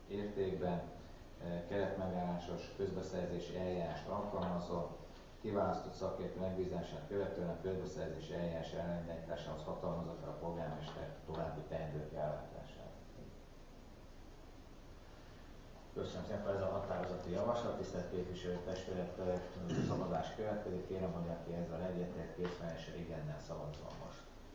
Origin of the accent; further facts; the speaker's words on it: Somogy, Hungary; Mi Somogyiak vagyunk.